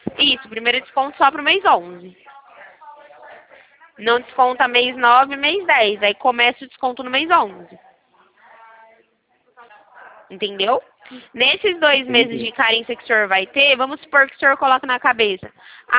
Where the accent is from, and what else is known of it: São Paulo, Brazil